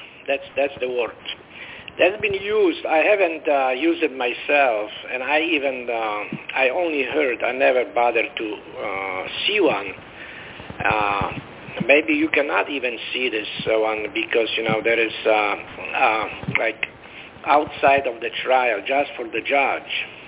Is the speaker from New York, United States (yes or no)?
no; Florida, United States; from Florida.